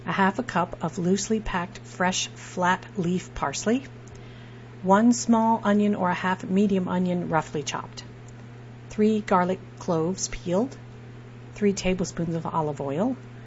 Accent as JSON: {"language": "English", "region": "California", "country": "United States", "tie": "born or raised there", "said": "When I was growing up in California in the 80s and 90s"}